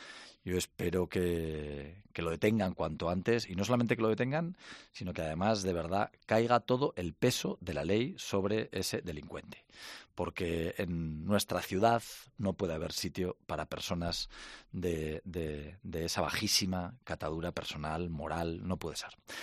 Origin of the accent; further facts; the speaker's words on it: Zaragoza, Aragon, Spain; esa gente que no representa lo que somos los zaragozanos